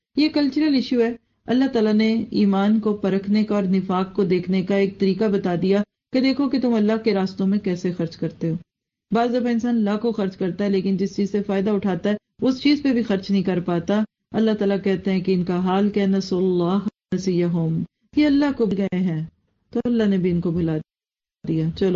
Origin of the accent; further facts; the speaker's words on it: Pakistan; میں خود بھی پاکستانی ہوں